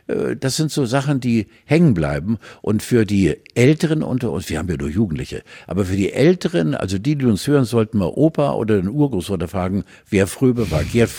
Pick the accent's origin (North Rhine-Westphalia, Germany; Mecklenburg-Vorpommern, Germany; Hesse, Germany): Mecklenburg-Vorpommern, Germany; Ich komme ja auch aus Pommern.